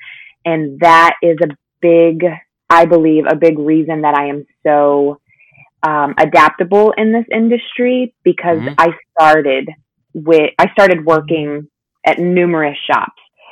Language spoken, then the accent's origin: English; Tampa, Florida, United States; now in Orlando, United States; Born and raised in Tampa, which is about an hour and a half west of Orlando. I've been in Orlando for about 5 years now, 6 years maybe.